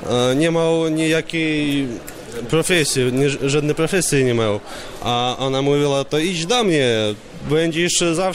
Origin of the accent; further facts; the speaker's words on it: Brest, Brest Region, Belarus; Polish is a second language; Jestem z Brześciu, Białorusi.